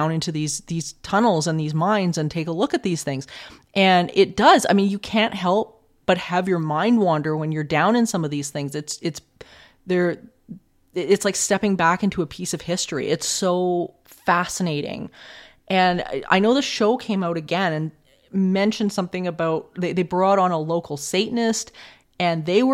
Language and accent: English; Edmonton, Alberta, Canada; I'm from Edmonton in Alberta, and it's interesting here because there is an extensive tunnel system.